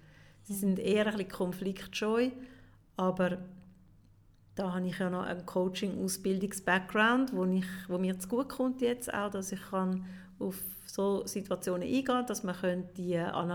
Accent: Switzerland; ich bin gar keine richtige Schweizerin, obwohl ich auf dem Pass und von meinen Eltern und zurück bin ich eine hundertprozentige Schweizerin.

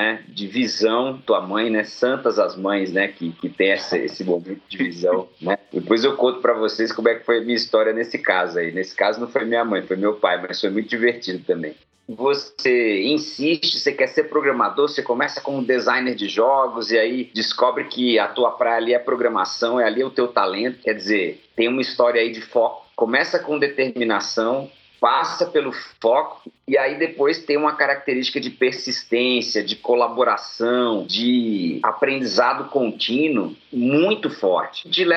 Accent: Brazil; ainda mais para nós que somos brasileiros

